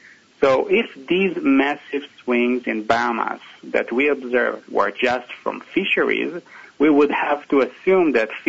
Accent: Israel; I'm originally from Israel, which is in the east part of the Mediterranean Sea, which can be considered as a global hotspot for climate change.

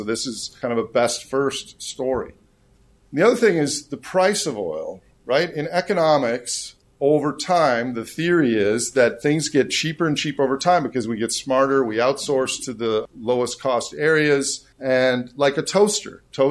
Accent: Wisconsin, United States; I'm from Wisconsin, so here's a milking example.

